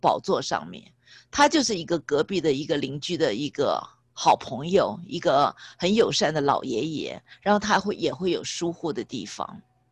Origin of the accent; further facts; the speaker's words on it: China; 我们中国人会比较看他是一个高高在上的，他是一个完美的领袖